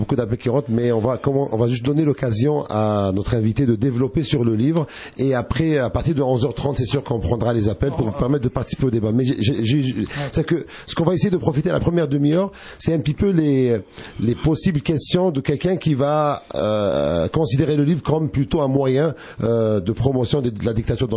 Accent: Algeria; chez nous, en Algérie, dans le Maghreb, dans les pays arabes

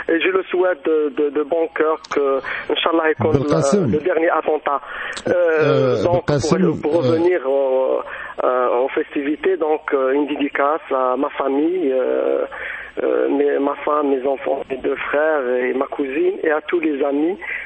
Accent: Algeria; puisque en tant qu'Algérien, on était touché par les deux attentats.

